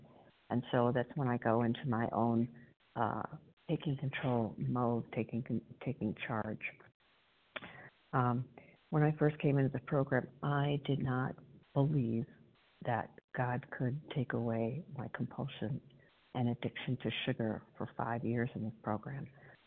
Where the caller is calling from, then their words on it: Illinois, United States; Good morning, Kelly. I'm calling from Illinois.